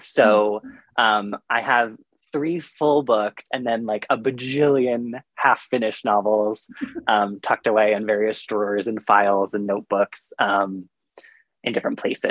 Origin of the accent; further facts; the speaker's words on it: Old Bridge, New Jersey, United States; I'm from Old Bridge, New Jersey, which is about 45 minutes outside of Manhattan, depending on traffic.